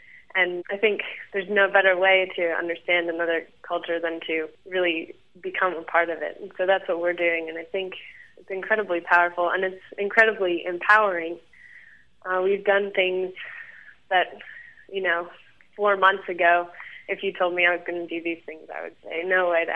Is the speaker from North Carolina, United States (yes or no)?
yes; Louisville, North Carolina, United States; now in Varanasi, Indiana, United States; I'm from Louisville, North Carolina, which is a pretty small town, and in India, right now I'm living in Varanasi